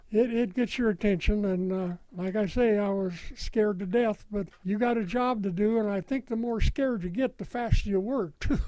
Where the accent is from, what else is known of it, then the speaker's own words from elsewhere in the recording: Bakersfield, California, United States; He came to the gun once when somebody told him that I was from Bakersfield, and then we talked.